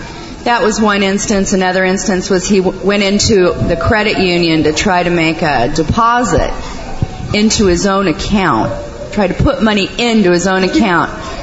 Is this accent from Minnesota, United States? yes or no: no; California, United States; from California